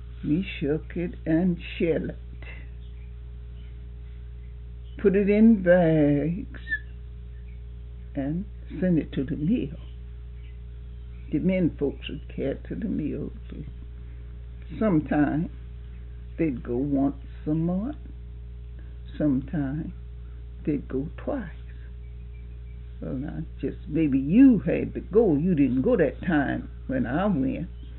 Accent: Georgia, United States; moved away as an adult; I said, I was born and raised in Georgia. And started my family there. My children were small when they come here, but you know I stayed in Georgia a long time.

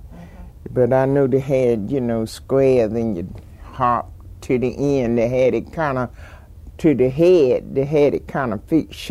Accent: Americus, Georgia, United States; born there; Well, I was born in Americus, Georgia.

